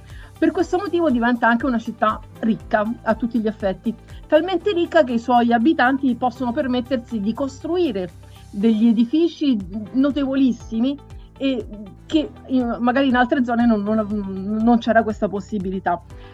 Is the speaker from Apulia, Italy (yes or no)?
no; Tuscany, Italy; now in Rome, Italy; Allora, io vivo a Roma, anche se sono di origini toscane.